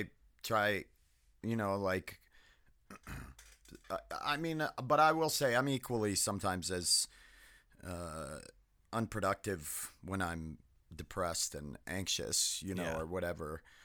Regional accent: Winthrop, Maine, United States; also born or lived in Nashua, New Hampshire; I grew up in Maine in a really economically depressed area that, I lived in Nashua, New Hampshire till I was 8. And then we moved back to Maine where my parents were from. And I lived in a little town called Winthrop, which is in central Maine.

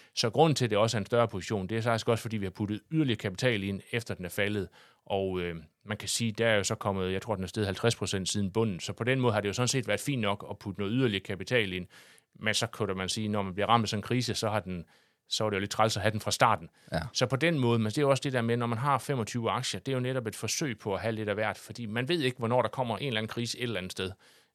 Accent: Ringkøbing, Central Denmark Region, Denmark; jeg kommer fra Ringkøbing, så jeg er jo ekstra stolt af, hvor godt det er gået

